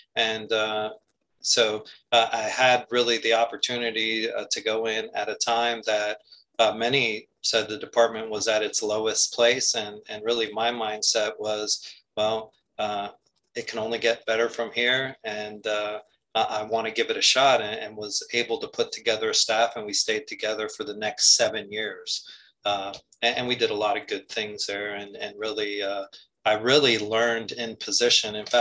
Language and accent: English; Hialeah, Florida, United States; also born or lived in New Jersey; I was fortunate to really get on with my hometown department, which was the city of Hialeah, where I grew up since I was two, originally from Jersey, but moved to South Florida at an early age.